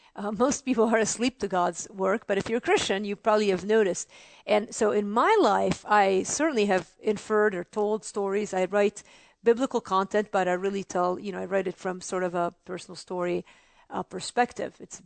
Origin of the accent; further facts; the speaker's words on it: Beirut, Beirut Governorate, Lebanon; now in United States; Yeah, I was born in Lebanon, actually, in Beirut.